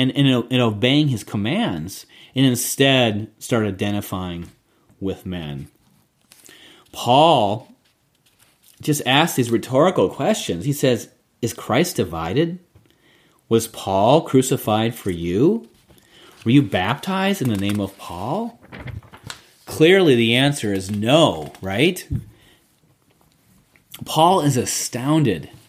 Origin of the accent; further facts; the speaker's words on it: Midwest, United States; now in Arlington, United States; See, for me, I grew up in the Midwest, and I grew up on a 70-acre farm. And we had a huge, massive garden.